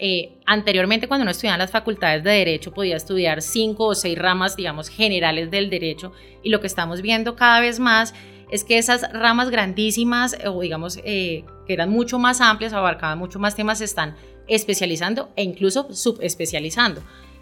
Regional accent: Colombia; como colombianos debería ser un modelo a seguir

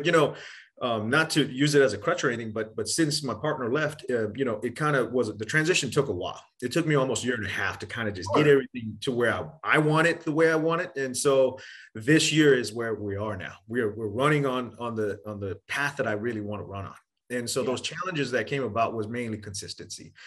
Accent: India; now in Texas, United States; And we talk about, I came from India, right? So I came from a place where you came to America for a better, you know, life and that kind of thing.

